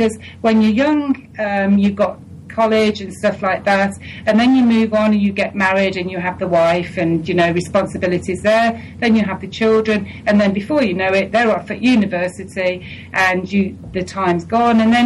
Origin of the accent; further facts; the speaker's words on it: England, United Kingdom; We love the English. We love being English.